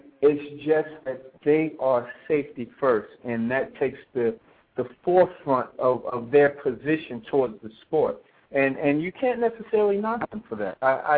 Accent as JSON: {"language": "English", "town": "Newark", "region": "New Jersey", "country": "United States", "said": "and I'm actually from Newark myself, and we grew up in towns that are very difficult"}